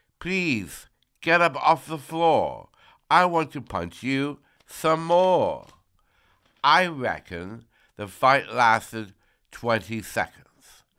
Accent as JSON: {"language": "English", "town": "Edmonton", "region": "Alberta", "country": "Canada", "tie": "born or raised there", "said": "When I grew up in Edmonton, I went to a mainstream school, high school"}